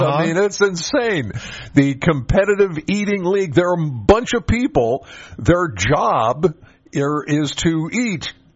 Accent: Penns Valley, Pennsylvania, United States; And I think for my farmer friends, I'm from Penns Valley, my farmer friends, yeah, they're thinking, yeah, we could use a little rain right now.

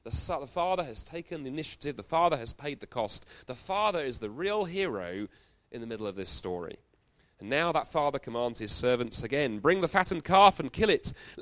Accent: United Kingdom; which as a Brit is about a mile

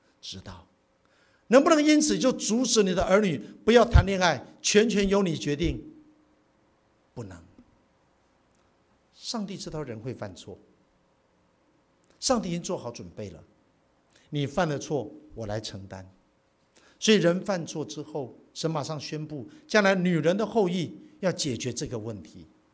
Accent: Taiwan; 所以我把台湾，我是从台湾来的，我把台湾的安危交在

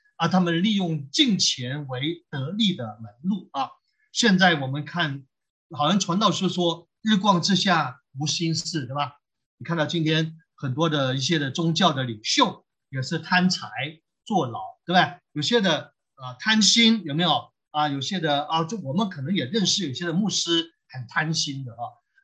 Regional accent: China; 但我们中国人真的很庸俗啊。

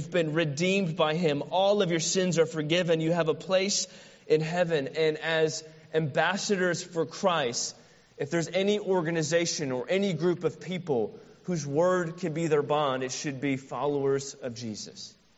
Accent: St. Louis, Missouri, United States; we grew up in St. Louis together.

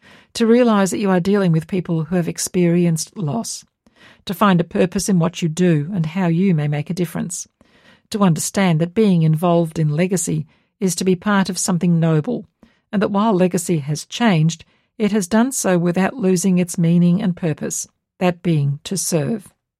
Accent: Yenda, New South Wales, Australia; I grew up in Yenda and recall the former World War I soldiers who settled in the area because they wanted to build better lives for themselves and their families.

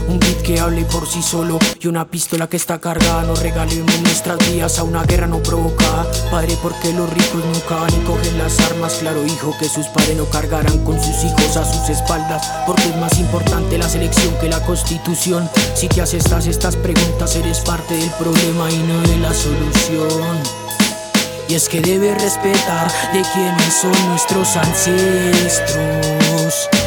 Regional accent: Bogotá, Colombia; soy bogotano y no es igual a ser un campesino, un hombre de zona rural.

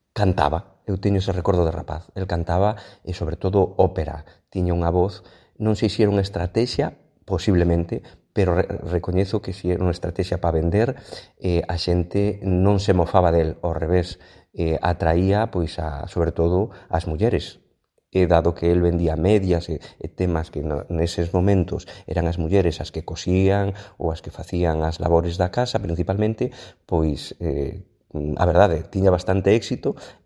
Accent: Ourense, Galicia, Spain; born there; cando eu nacín en Ourense

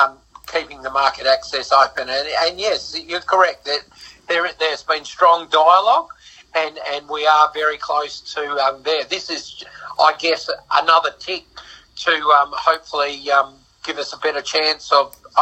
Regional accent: Australia; And as an Australian grower myself

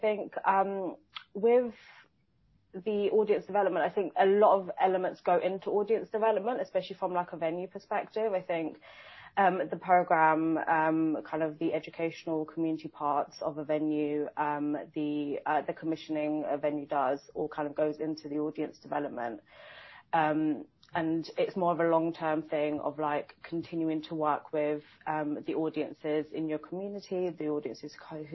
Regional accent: Shoreditch, London, United Kingdom; I'm also originally from Shoreditch, so it's nice to come back and work in a venue in Shoreditch as well.

